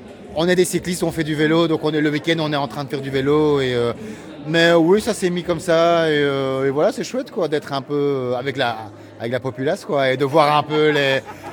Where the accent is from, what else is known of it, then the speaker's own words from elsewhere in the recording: Brussels, Belgium; moi, je suis bruxellois là-bas, ça fait 2 ans et demi que j'habite ici.